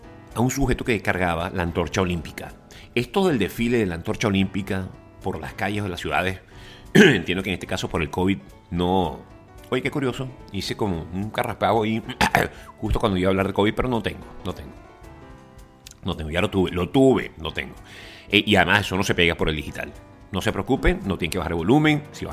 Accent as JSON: {"language": "Spanish", "country": "Venezuela", "said": "me dice, ¿de dónde eres tú? Y yo le digo, bueno, de Venezuela"}